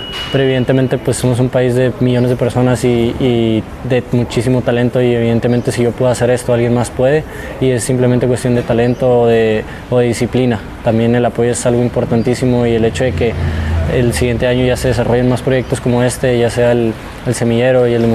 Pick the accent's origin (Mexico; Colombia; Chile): Mexico; pues somos mexicanos y no por eso vamos a ser menos ni nada.